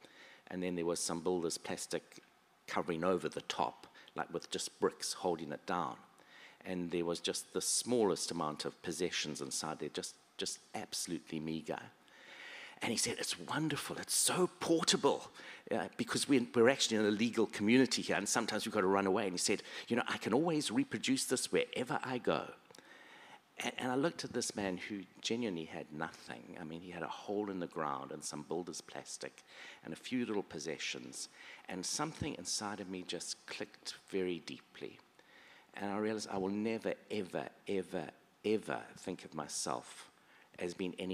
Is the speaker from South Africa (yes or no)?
yes; South Africa; One of my shaping experiences was I grew up in South Africa. I grew up there during the apartheid era.